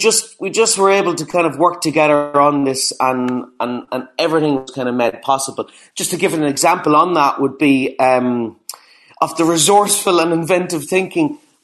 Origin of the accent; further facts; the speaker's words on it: Cavan, Ulster, Ireland; my hometown where I'm from, it's Cavan, and it's a small kind of small Irish town in the South Ulster in Ireland.